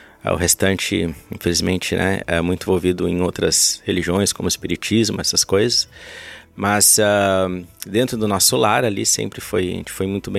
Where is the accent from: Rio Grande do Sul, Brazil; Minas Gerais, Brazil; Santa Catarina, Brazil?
Rio Grande do Sul, Brazil; Porto Alegre; also born or lived in São Paulo; Bom, eu, na verdade, eu sou gaúcho, mas nasci em São Paulo. Porque meus pais moravam em São Paulo, né? Quando minha mãe ficou grávida de mim. Eu nasci lá e acabei voltando para Porto Alegre com meus pais quando eu tinha 5 para 6 anos de idade.